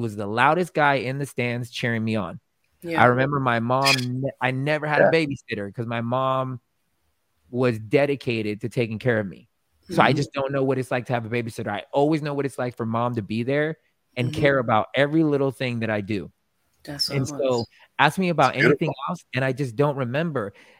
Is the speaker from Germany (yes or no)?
yes; Germany; For some of y'all don't know, I was born and raised in Germany.